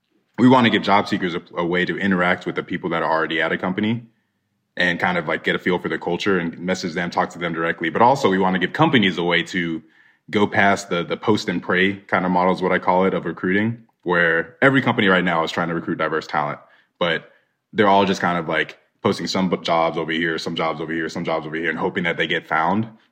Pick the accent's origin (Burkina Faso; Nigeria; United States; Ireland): Nigeria; we're Nigerian. My sister and I are Nigerian. We're of the Igbo tribe.